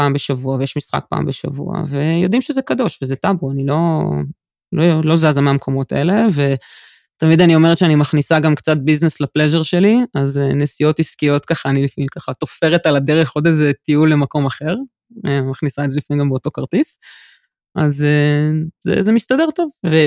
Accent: Jerusalem, Jerusalem District, Israel; גדלתי בירושלים, לא היו קבוצות כדורגל לבנות

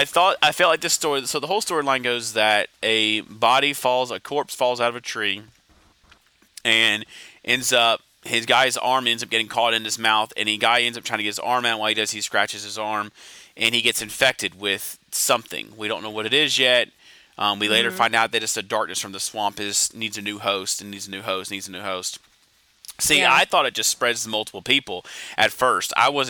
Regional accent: the South, United States; So good. Can you tell I'm from the South?

